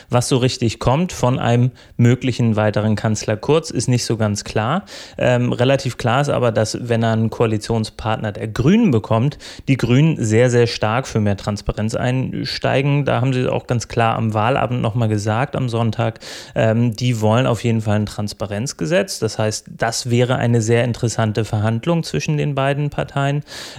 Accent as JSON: {"language": "German", "region": "North Germany", "country": "Germany", "said": "Also meine Einschätzung als Piefke aus dem Norden"}